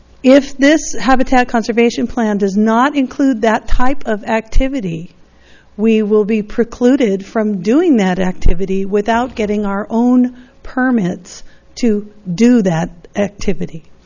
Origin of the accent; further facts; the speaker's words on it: Los Osos, California, United States; from Los Osos